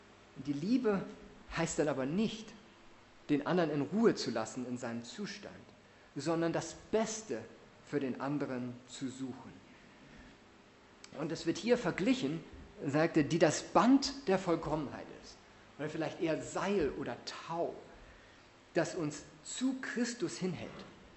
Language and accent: German; Hamburg, Germany; Ja, ich komme aus Hamburg